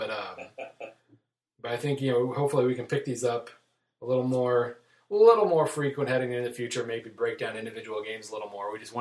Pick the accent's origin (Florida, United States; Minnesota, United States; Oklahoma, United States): Oklahoma, United States; I come from Oklahoma.